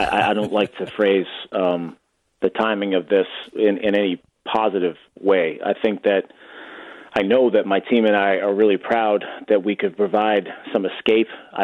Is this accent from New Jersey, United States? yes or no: no; Boston, Massachusetts, United States; I love the little story arc, especially as a Bostonian